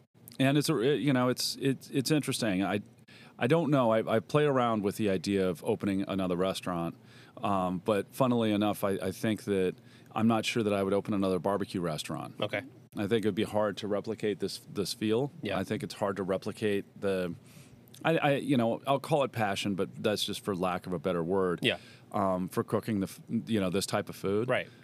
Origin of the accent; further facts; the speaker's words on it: Denver, Colorado, United States; it's got just a different feel than where she and I grew up in Denver, which is actually a big city relative to what we have.